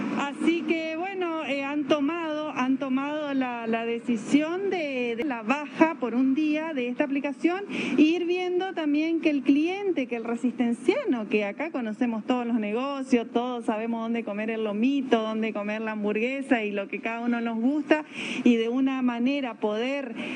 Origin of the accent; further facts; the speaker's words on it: Chaco, Argentina; porque nosotros somos chaqueños